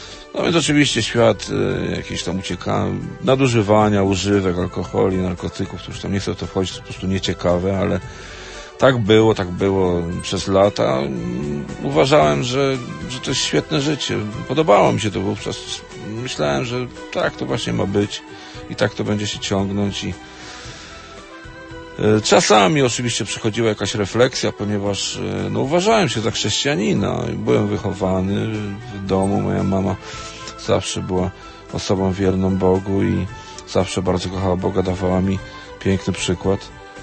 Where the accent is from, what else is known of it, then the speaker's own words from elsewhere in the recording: Vienna, Austria; also born or lived in Poland; Ja się urodziłem w Polsce, ale ja się wychowałem w Wiedniu.